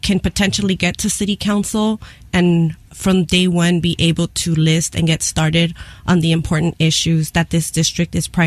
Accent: Van Nuys, California, United States; born there; But I was born in Van Nuys.

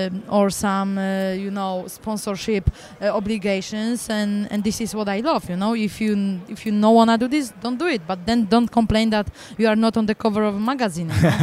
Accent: Poland; now in Coconut Creek, United States; Yes, I am. Born and raised in Poland. I moved to American Top Team down here in Coconut Creek in Florida 3.5 years ago.

